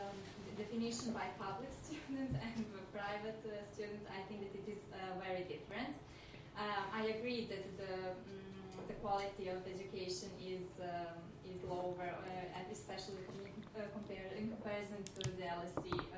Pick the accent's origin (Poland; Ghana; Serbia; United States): Serbia; because I'm from Serbia and I study there at the public university